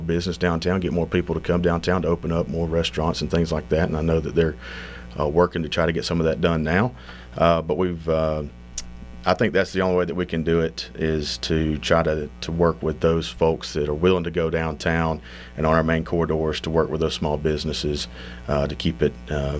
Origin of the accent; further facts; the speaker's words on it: Adairsville, Georgia, United States; I grew up around Adairsville. All my life, and we moved into the actual city limits about 8 years ago.